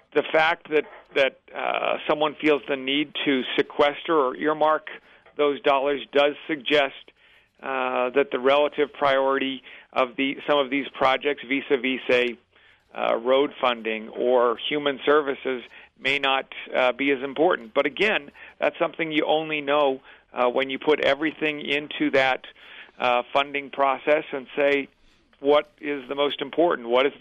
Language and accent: English; Pennsylvania, United States; I recall growing up in Pennsylvania, we would go down to Maryland to buy clothes